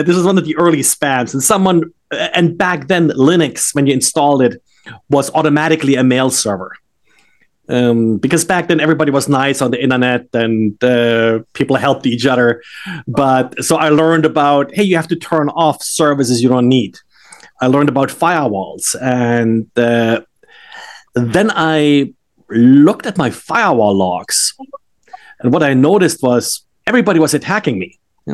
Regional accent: Germany; moved away as an adult; now in United States; I grew up in Germany, where it's a lot colder. That's where I've got my undergraduate education, then moved to the United States.

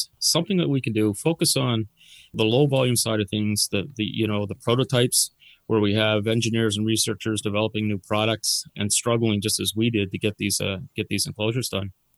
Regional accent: Dartmouth, Nova Scotia, Canada; now in Cape Breton, Canada; I'm not originally from here. I'm from Dartmouth, actually. My wife, who has family ties and family roots here in Cape Breton, we decided it was a lifestyle move for us to come down here.

